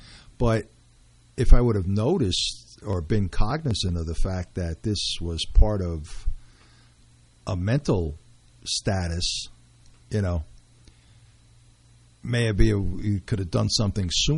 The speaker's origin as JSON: {"language": "English", "town": "Teaneck", "region": "New Jersey", "country": "United States", "tie": "born or raised there", "also_born_or_lived": "Brooklyn, United States"}